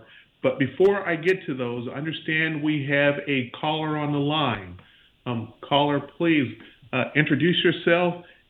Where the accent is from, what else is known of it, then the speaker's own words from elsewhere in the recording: Pensacola, Florida, United States; I'm from the Pensacola, Florida area